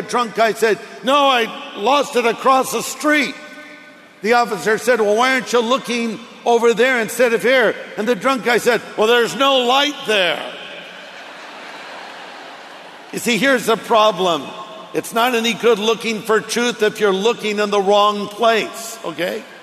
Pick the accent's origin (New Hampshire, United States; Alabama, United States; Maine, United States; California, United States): California, United States; Long Beach; born there; also born or lived in New Jersey / Hawaii; Well, I was born in Long Beach. I live in New Jersey. I lived in Hawaii. I lived in California.